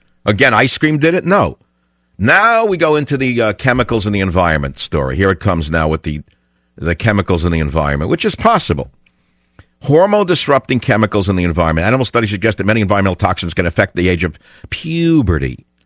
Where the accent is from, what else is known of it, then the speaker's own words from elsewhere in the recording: New York, United States; now in San Francisco, United States; This is the type of guys I grew up with in New York, much more civilized.